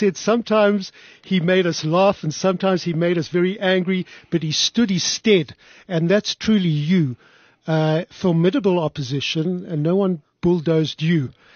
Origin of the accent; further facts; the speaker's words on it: South Africa; from once being proudly South African, as I said, we look at one another and we say, jeepers, we are really ashamed. What's going on in our country?